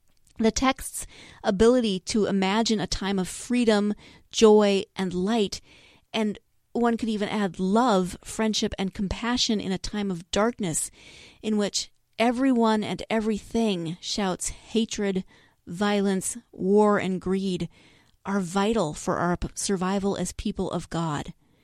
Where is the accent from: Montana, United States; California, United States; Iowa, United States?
Montana, United States; I'm actually from Northwest Montana and over by the Idaho border, so up north, where winter can be dark and gloomy a lot of the time.